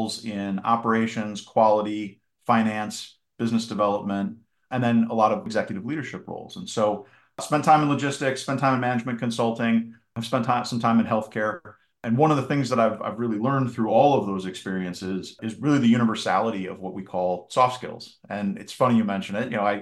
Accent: Minnesota, United States; So short version on me, I grew up in Minnesota. I went to college at Wisconsin

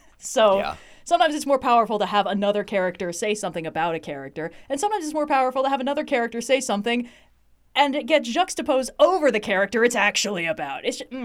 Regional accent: United States; We understand what it feels like to be like, yeah, I'm American, but mostly I'm from my city, you know?

